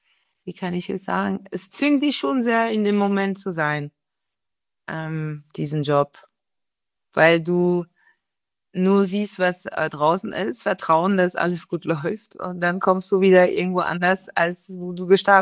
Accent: Paris, Île-de-France, France; German is a second language; Ich bin in Frankreich geboren, in Paris geboren, aufgewachsen. Werde 48 in 2 Monaten.

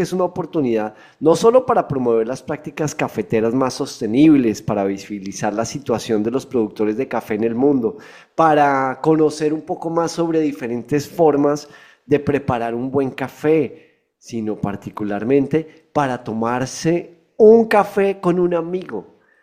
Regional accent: Colombia; yo soy colombiano y nos reconocen en muchos países, ojalá por ser cafetero

